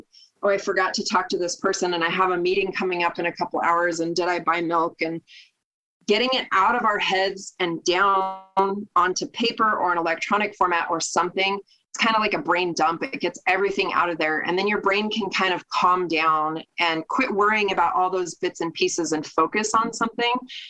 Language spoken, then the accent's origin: English; Oregon, United States; Yeah, so born and raised in Oregon. I'm part of a mixed family.